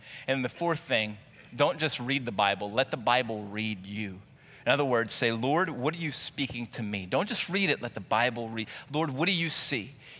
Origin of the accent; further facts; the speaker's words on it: Jennings, United States; Now, I grew up in Jennings, north of Jennings, out in the country, and that was acceptable fare.